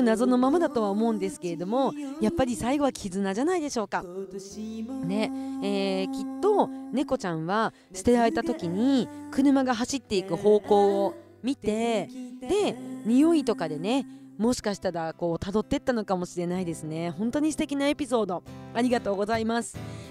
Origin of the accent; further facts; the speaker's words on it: Kushiro, Hokkaido, Japan; 私は、釧路出身だから、新釧路町とお楽しけがどんだけ離れてるのかっていうのも分かるのでね。